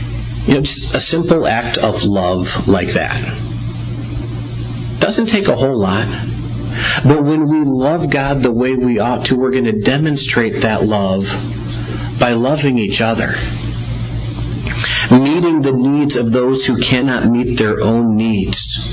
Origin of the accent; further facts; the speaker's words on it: Chicago, Illinois, United States; because I'm from Chicago, I'm German, no stubbornness there.